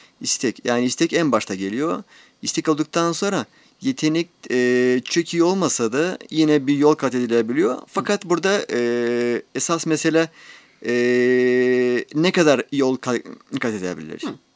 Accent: Moldova; Turkish is a second language; moved away as an adult; now in Turkey; Akordeon benim de ilk mesleğim. Moldova'dan olan ilk mesleğim. Akordeon öğretmeniydim.

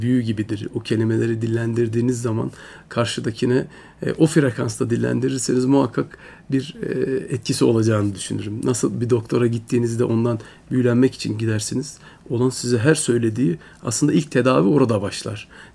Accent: Istanbul, Turkey; also born or lived in France; Orada da tabii ben dünyaya geliyorum. Ardından 4 yaşındayken İstanbul'a dönüyoruz. İlk öğretim İstanbul'da, ondan sonra da Ankara'da ortaokul, lise, üniversite ve yüksek lisans eğitimlerinin tamamını hala da Ankara'mızda yaşıyoruz.

